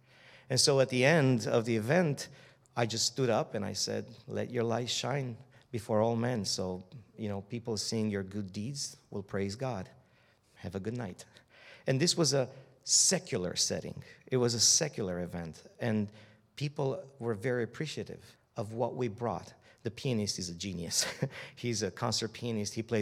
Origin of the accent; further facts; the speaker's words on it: Timișoara, Timiș County, Romania; 2 years ago, my hometown, Timișoara, where the revolution began, started in 1989, my hometown was chosen as the cultural capital of Europe